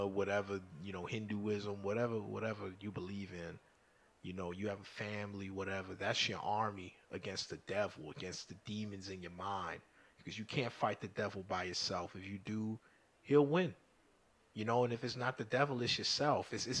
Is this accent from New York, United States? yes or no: yes; New York City, New York, United States; I grew up around Muslims in New York City.